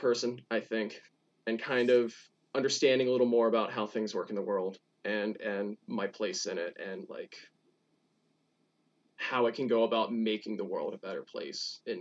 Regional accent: Greensboro, Maryland, United States; So I'm from Caroline County originally in the town of Greensboro. And it's a very small place. I am so thankful that I did get off the shore, though.

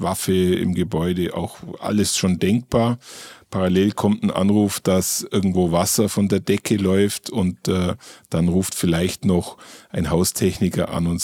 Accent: Bavaria, Germany; Da habe ich doch schon gleich eine Verbindung zu meiner Heimat, weil im Allgäu gibt es sehr viele Klettermöglichkeiten.

